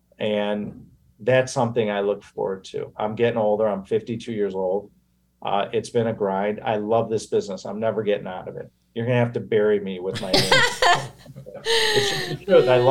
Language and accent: English; Chicago, Illinois, United States; especially being born and raised in Chicago.